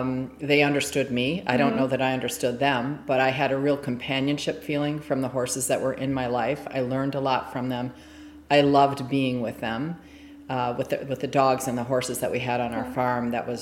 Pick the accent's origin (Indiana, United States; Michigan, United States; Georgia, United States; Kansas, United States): Michigan, United States; Sure. I grew up in Michigan. My family lived in Michigan, and that's where I got my first exposure to horses.